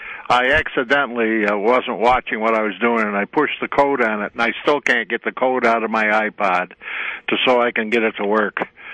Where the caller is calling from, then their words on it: Rochester, New York, United States; Rochester.